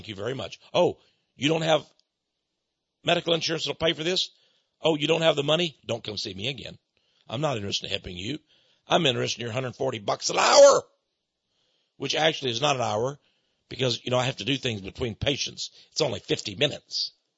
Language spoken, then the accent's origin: English; Texas, United States; accent: Texas; But really, excuse my Texas accent, they ain't got nothing.